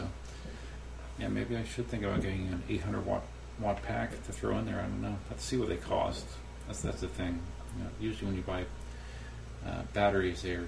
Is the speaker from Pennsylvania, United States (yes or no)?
yes; Pennsylvania, United States; whereas I grew up in Pennsylvania, hence why I am an Eagles fan.